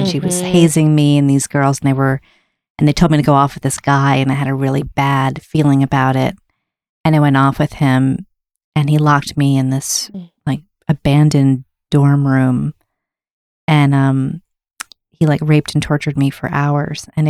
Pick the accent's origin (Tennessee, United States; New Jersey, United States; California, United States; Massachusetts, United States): Massachusetts, United States; Wayland; also born or lived in Newton / Seattle; I was born in Newton, and then we moved to Seattle. And we moved to this town called Wayland, Massachusetts, mm-hmm. and it was like an all-white town